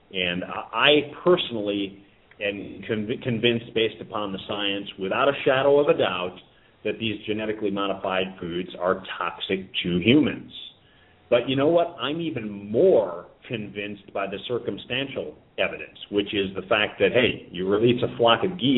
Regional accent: Chicago, Illinois, United States; And I remember, I grew up in Chicago, I remember way back when

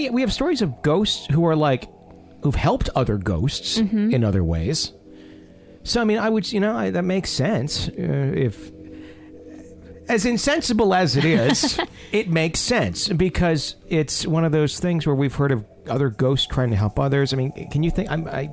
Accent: Johannesburg, Gauteng, South Africa; As a child, I was growing up in Johannesburg, South Africa, with my parents.

